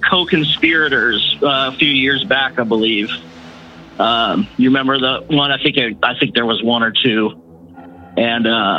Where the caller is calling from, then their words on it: Walla Walla, Washington, United States; Walla Washington. Walla, just a little bit closer than Battleground, actually. We're straight south, southeast Washington.